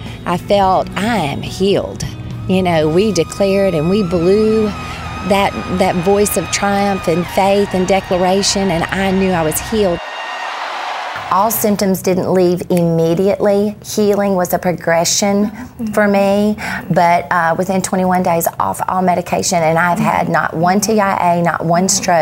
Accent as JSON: {"language": "English", "town": "West Monroe", "region": "Louisiana", "country": "United States", "said": "I'm from West Monroe, Louisiana"}